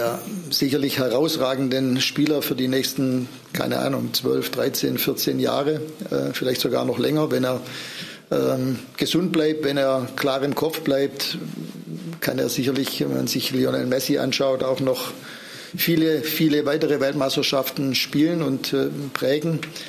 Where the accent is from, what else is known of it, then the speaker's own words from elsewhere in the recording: Germany; Mich interessiert nicht, ob ich jetzt als Deutscher hier weiterkomme.